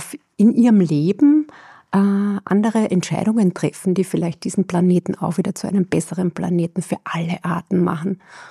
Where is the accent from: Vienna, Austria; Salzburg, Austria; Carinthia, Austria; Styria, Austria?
Carinthia, Austria; Finkenstein; Ich bin in Kärnten in Finkenstein aufgewachsen. Das ist vielleicht war damals vielleicht mit 1000 Einwohnern ein Dorf in der Nähe von Villach.